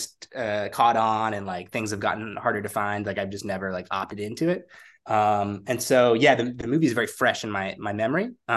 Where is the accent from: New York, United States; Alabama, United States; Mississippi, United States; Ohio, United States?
Alabama, United States; Auburn; now in Oakland, United States; Yeah, so I grew up with Nick in Auburn, Alabama, but currently reside in Oakland, California